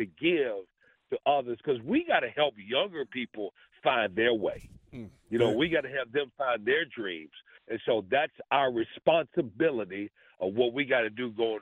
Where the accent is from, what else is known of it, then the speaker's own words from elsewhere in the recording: the South, United States; growing up in the South back in the '50s and sixties, it wasn't a piece of cake, fellas.